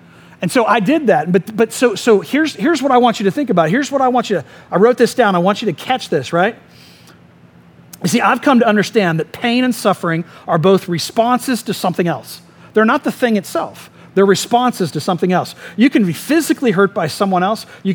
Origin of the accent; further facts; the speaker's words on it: Winter Springs, Florida, United States; I grew up in Tuscola, which is in Winter Springs.